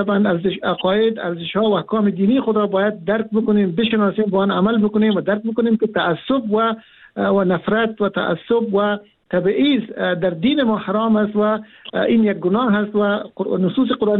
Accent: Afghanistan; ما ساکنان سرزمین افغانستان، ما افغان هستیم، ما فرزندان افغانستان هستیم و ما در جغرافیای کشوری به نام افغانستان زندگی میکنیم

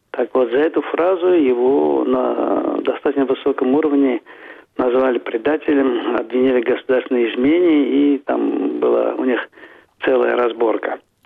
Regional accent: Azerbaijan; Ну, когда говорил, что из Азербайджана, то считали, что это такая неудачная шутка.

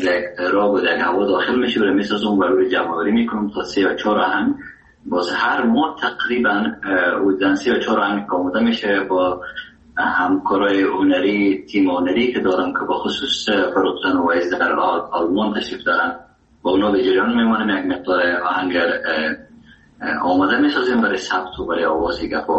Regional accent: Herat, Afghanistan; first language Dari; زبان اصلی و وطنی ما دری است و فارسی است و چکه در هرات استفاده میشه و زبان دوم ما که در افغانستان است زبان پشتو

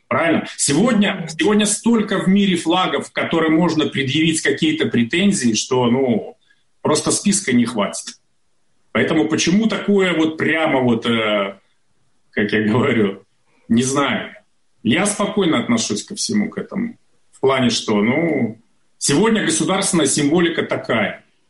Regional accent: Belarus; Но я хочу, чтобы и сам я, и все белорусы, чтобы мы не теряли свое мужество

